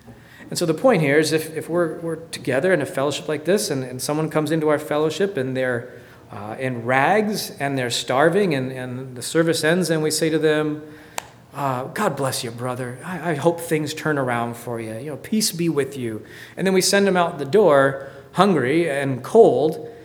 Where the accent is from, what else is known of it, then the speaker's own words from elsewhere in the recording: United States; Well, because I'm American.